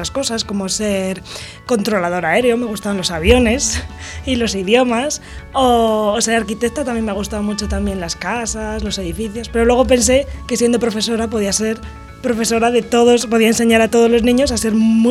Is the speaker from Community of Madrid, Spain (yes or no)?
yes; Madrid, Community of Madrid, Spain; born there; Nací en Madrid, en el barrio de Carabanchel, en el hospital donde trabaja mi madre.